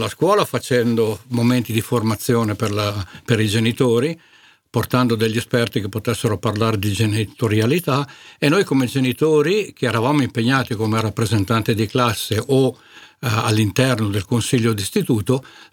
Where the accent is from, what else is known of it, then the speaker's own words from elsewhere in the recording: Piedmont, Italy; now in Malnate, Italy; vengo da Malnate, pur essendo piemontese d'origine.